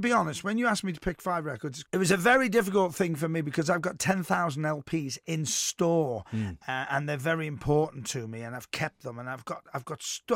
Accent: Wrexham, Wales, United Kingdom; born there; So I have Welsh blood in me because I was born in Wrexham.

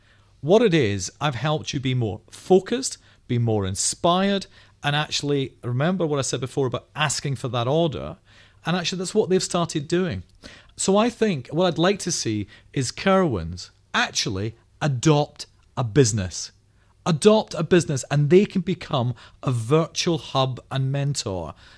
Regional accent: Scotland, United Kingdom; I'm from Scotland originally, but love living here.

